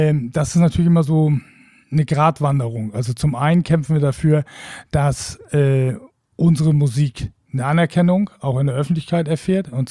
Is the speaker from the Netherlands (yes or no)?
no; Wacken, Schleswig-Holstein, Germany; Also wir sind Norddeutsche, wir sind Schleswig-Holsteiner, wir sind, ich bin Wackener